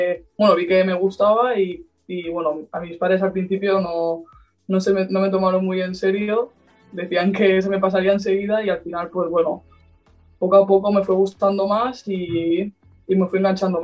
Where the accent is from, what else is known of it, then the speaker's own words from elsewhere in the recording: Barcelona, Catalonia, Spain; yo que soy de Barcelona y que bueno, siempre en mi casa ha estado muy inculcado el Barça.